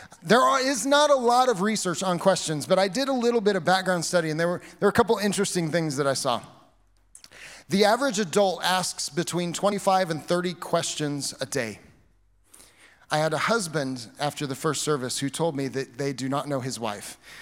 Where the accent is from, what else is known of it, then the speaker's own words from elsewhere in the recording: Kansas, United States; Apparently my lack of a Texas accent, because I'm from Kansas, was strange to them.